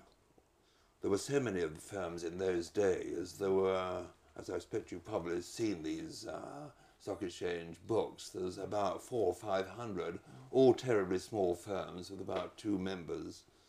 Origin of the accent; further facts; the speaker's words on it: London, United Kingdom; born there; I was born in 1922 in London, Streatham.